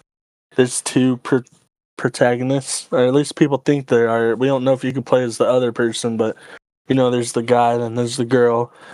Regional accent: Ireland; I can't say anything because I'm not Italian. I'm Irish.

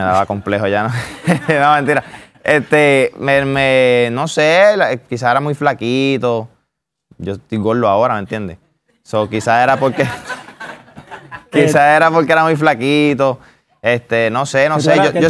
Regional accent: Salinas, Puerto Rico; Yo soy de Salinas, Puerto Rico.

